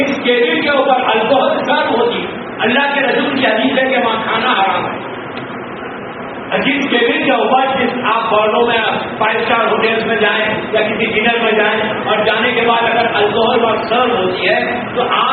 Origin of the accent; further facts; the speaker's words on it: Hyderabad, Telangana, India; मैं भी शहर हैदराबाद से आया